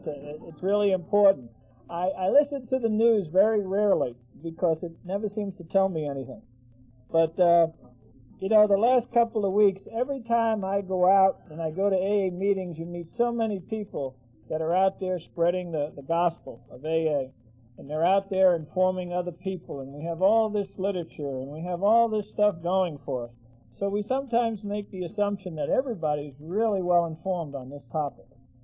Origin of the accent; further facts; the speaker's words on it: Brooklyn, New York, United States; I was born and raised in Brooklyn, and I was born in an Italian neighborhood where everybody's name began